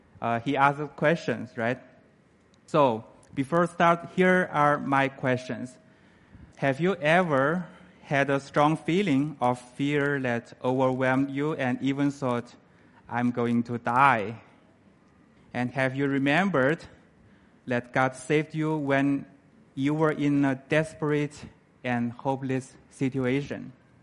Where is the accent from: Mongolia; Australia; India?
Mongolia; English is a second language; I'm from Mongolia.